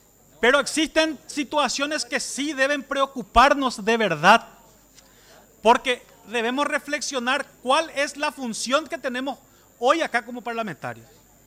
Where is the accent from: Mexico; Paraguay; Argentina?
Paraguay; Pero si queremos trabajar, unámonos juntos como paraguayos.